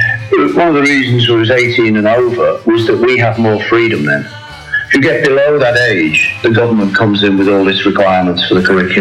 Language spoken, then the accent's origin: English; Toxteth, North West England, United Kingdom; because it was my hometown, I talked to a lot of lads that I'd known and stuff from the area, which is now called Toxteth. It used to be called the Dingle.